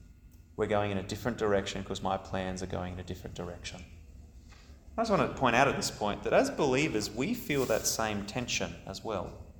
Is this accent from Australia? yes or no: yes; Sydney, New South Wales, Australia; I'm originally from Sydney. I grew up in the university scene over there.